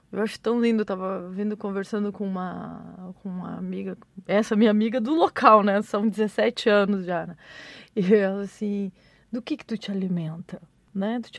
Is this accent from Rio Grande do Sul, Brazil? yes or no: yes; Pelotas, Rio Grande do Sul, Brazil; nós somos de Pelotas, só eu e ele, então não tem rede de apoio